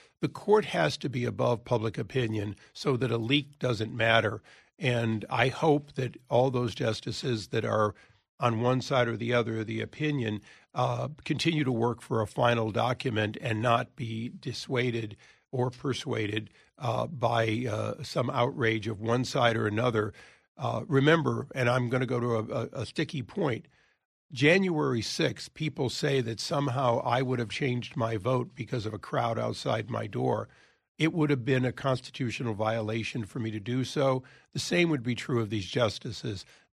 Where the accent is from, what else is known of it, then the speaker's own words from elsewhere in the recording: California, United States; In my home state of California, the law that we operate under was signed by Ronald Reagan.